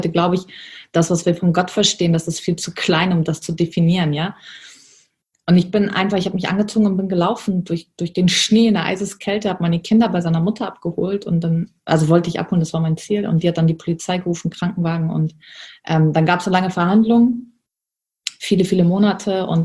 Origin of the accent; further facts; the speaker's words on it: Germany; Ich bin in der Armutsgrenze von Deutschland geboren und aufgewachsen.